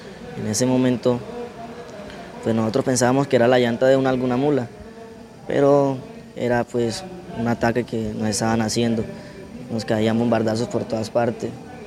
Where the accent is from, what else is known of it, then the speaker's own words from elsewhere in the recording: Pelaya, Cesar, Colombia; Yo soy de Pelaya César.